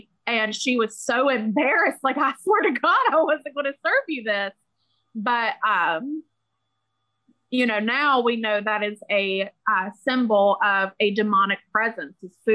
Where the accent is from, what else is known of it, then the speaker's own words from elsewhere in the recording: West Virginia, United States; we're from West Virginia.